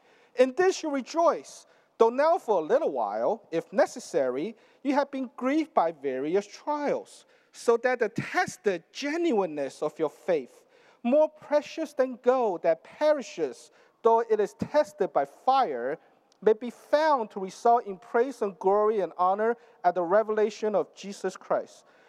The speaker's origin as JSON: {"language": "English", "country": "United States", "tie": "born or raised there", "said": "I mean, that's, you know, I grew up in America. That's at least what I learned from our culture."}